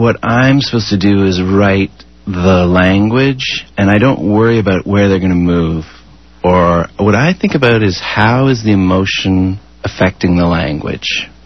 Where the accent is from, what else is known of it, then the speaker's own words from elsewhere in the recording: Canada; I'm Canadian. I'm gay. I'm white. I'm male. I'm 46.